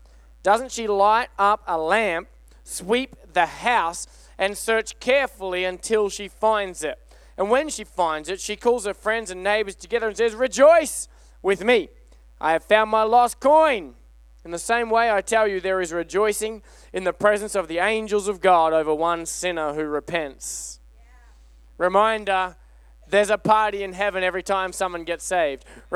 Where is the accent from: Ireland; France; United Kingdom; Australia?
Australia; moved away; Aussies, we love fish and chips. We're not New Zealanders, it's not fish and chops, and we're not English, it's not fish and chips, it's just fish and chips, all right?